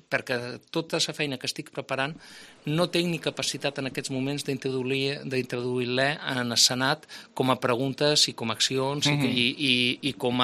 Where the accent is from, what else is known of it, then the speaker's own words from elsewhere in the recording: Menorca, Balearic Islands, Spain; Som un menorquí amb una entrega absoluta a la meva terra, amb moltes ganes.